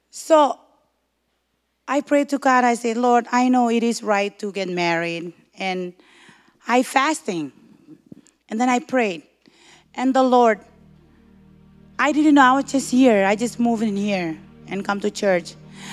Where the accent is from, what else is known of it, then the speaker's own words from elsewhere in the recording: Marshall Islands; now in United States; Because we're from the Marshall Islands, we don't have life insurance, Medicaid insurance, car insurance, all those kind of insurance.